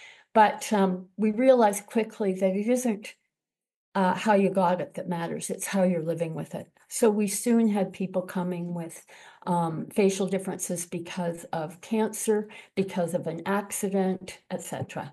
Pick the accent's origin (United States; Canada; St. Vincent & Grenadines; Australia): Canada; Montreal, Quebec; also born or lived in Eastern Townships / Niagara-on-the-Lake / Toronto; I grew up in Montreal. Raised, went to university in the Eastern Townships, raised my children in Niagara-on-the-Lake, and then moved to Toronto and came out here about 12 years ago.